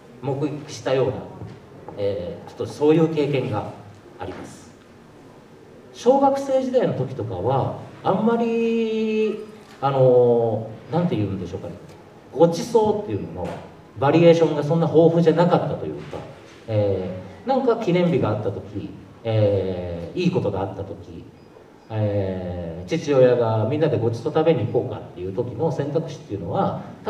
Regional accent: Osaka, Japan; 大阪で生まれ育ちました。大阪のまあ中心部は繁華街、北梅田とかと呼ばれるようなエリアで、商店街のタバコ屋の息子として生まれまして、まあ、繁華街の中で、まあ、そうですね、青春期までを過ごした

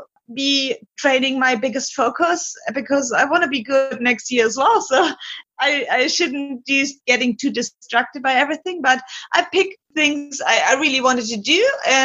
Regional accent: Bayreuth, Bavaria, Germany; born there; English is a second language; I was born in Bayreuth, and it's very close to Roth, so it's pretty much my home race.

